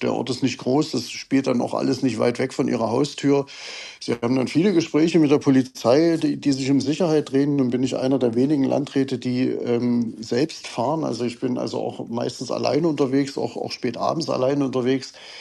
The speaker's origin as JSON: {"language": "German", "region": "Saxony-Anhalt", "country": "Germany", "said": "Ich habe also hier tatsächlich in Sachsen ja ein bisschen Migrationshintergrund. Ich komme eigentlich aus Sachsen-Anhalt"}